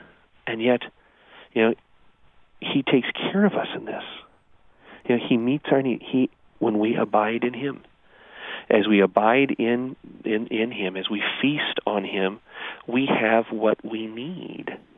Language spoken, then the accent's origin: English; Edwardsville, United States; but I grew up in Edwardsville.